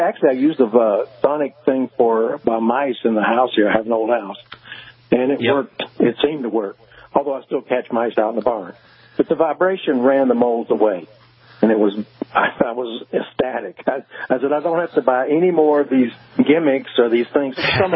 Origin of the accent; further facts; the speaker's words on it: the South, United States; I'm from the South, and I've learned when I was down there long, long ago that vibration is not good for people that live underground.